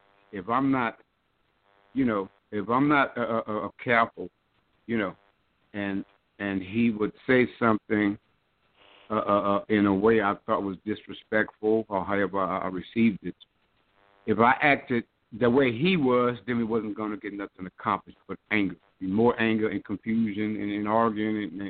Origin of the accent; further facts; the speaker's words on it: Lake Charles, Louisiana, United States; from Lake Charles.